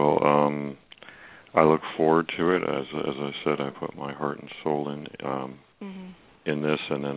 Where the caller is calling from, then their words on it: Virginia, United States; from Virginia.